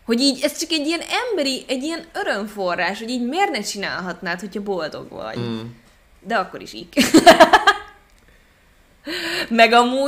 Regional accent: Hungary; hallották, hogy magyarok vagyunk

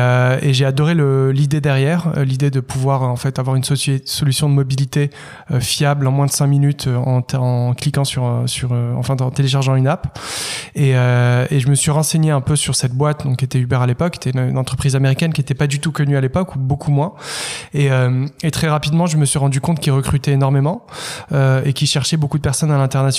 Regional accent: Casablanca, Casablanca-Settat, Morocco; moved away as an adult; now in Paris, France; j'ai 35 ans. J'ai grandi à Casablanca au Maroc, j'ai fait mon lycée là-bas. J'ai passé toute mon enfance et mon adolescence et je suis arrivé à Paris pour faire mes études.

